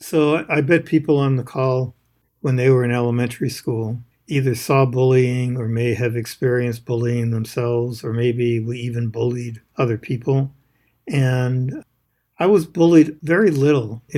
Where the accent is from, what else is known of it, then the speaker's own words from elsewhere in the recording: Northeast, United States; the experience I had where I grew up in the Northeast, where they were mostly white